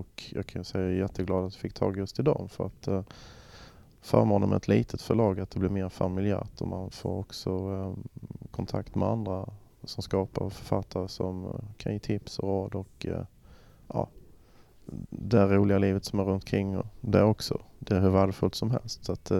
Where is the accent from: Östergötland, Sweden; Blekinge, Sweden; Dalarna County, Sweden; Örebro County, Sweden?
Blekinge, Sweden; Själv så gick jag mycket ute i min mammas gamla skog där hemma i Blekinge.